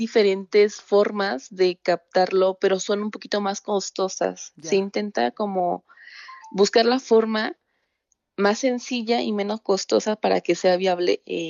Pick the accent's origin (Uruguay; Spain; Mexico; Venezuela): Mexico; Toluca, State of Mexico; Soy de Toluca.